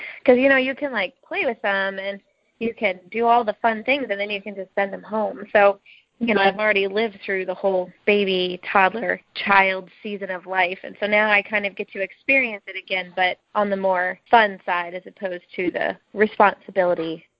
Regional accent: South Carolina, United States; I grew up in South Carolina, which is very, at the time, so this was at the time, it was very, very racially diverse.

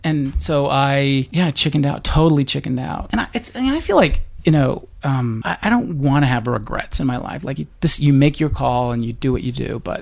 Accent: Bountiful, Utah, United States; also born or lived in Salt Lake City; I was born in Bountiful. Yeah? Salt Lake City, but raised in Bountiful, Utah.

